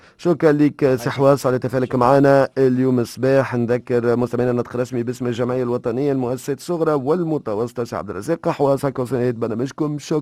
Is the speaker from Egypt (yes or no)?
no; Tunisia; هذاك عندنا في تونس المفروض